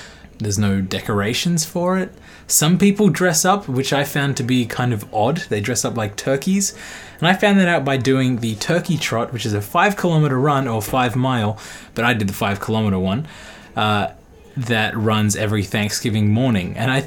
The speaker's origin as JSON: {"language": "English", "country": "Australia", "said": "but to me, being an Aussie, it felt like a Christmas dinner or a Christmas lunch"}